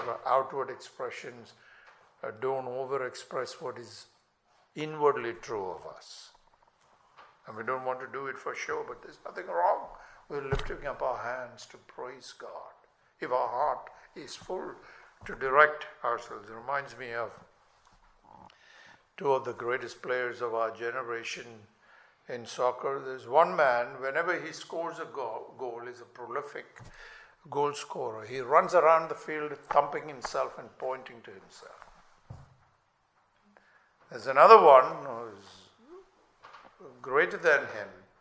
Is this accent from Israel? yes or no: no; India; I remember growing up in India, India is prospering economically now, but then it was a very poor country.